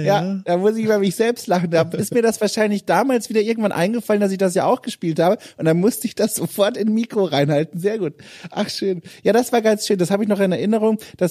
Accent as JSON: {"language": "German", "town": "Wertheim", "region": "Baden-Württemberg", "country": "Germany", "tie": "born or raised there", "said": "Ich bin aufgewachsen in einem Dörfchen, das zu Wertheim am Main gehört."}